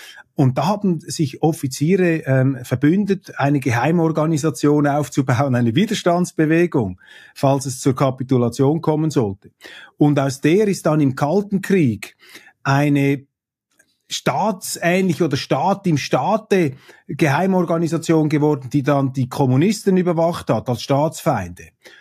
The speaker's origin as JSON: {"language": "German", "country": "Switzerland", "said": "Klingt jetzt etwas überheblich hier als Schweizer, aber ich sage das mal, stimmt."}